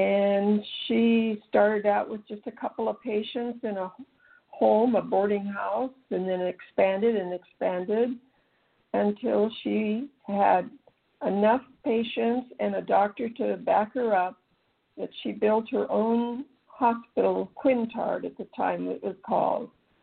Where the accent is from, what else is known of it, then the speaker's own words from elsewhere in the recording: San Diego, California, United States; Yes, I was born and raised in San Diego in the 1940s.